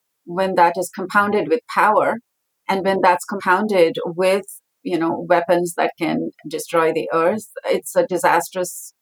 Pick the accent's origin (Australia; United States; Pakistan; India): India; South India; I was raised in India. I grew up in the south of India. In some ways, I was always an outsider. I grew up in the south, but my father was from the north.